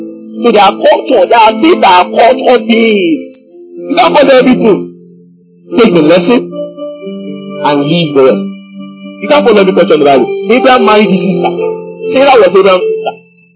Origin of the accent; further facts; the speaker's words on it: Nigeria; There are other ways we have as Nigerian to show that we are submitted to our husband, right?